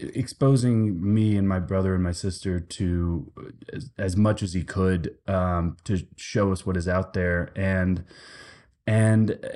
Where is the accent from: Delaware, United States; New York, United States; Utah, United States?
Delaware, United States; Wilmington; You know, I'm from Wilmington, Delaware, born and bred.